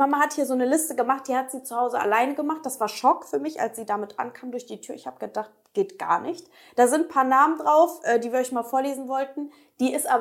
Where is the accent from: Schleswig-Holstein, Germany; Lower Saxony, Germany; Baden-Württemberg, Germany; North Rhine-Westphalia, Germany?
North Rhine-Westphalia, Germany; Cologne; Wir sind aus Köln, ja. Für die, die es nicht wissen.